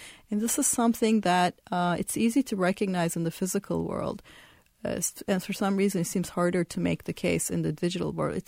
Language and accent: English; Turkey; We had Gezi in my home country of Turkey.